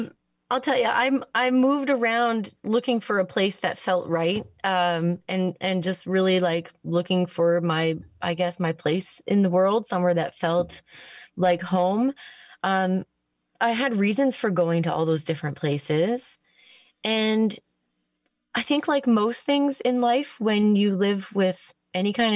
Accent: New Brunswick, Canada; moved away as an adult; also born or lived in Ontario / Alberta / British Columbia; now in Nova Scotia, Canada; So I'm from New Brunswick. I went to college in Ontario. I lived in Alberta for a brief stint, and then I lived in BC for a handful of years. And then I came out back out west, and now I've been in Nova Scotia for about a decade now.

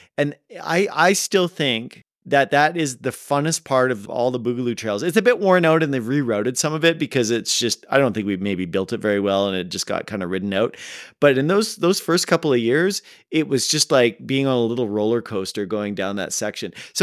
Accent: Hornby Island, British Columbia, Canada; I've lived here about 25 years, and I grew up on Hornby Island down in BC.

